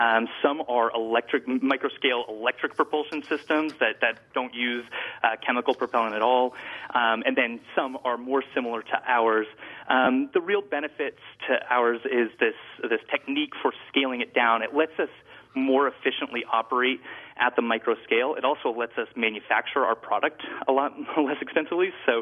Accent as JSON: {"language": "English", "town": "South Burlington", "region": "Vermont", "country": "United States", "tie": "born or raised there", "said": "I grew up in South Burlington and went to school out of state. And when I came back to Vermont"}